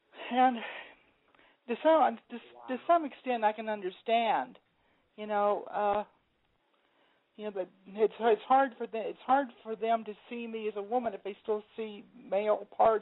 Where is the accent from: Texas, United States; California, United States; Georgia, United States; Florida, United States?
Georgia, United States; And by the way, I'm from Georgia myself. It's nice to hear that accent again.